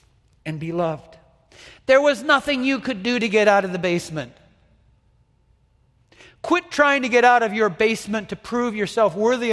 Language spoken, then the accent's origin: English; Saskatoon, Saskatchewan, Canada; When I was a little boy, growing up in Saskatoon, my dad said to me one day when I was 6 years old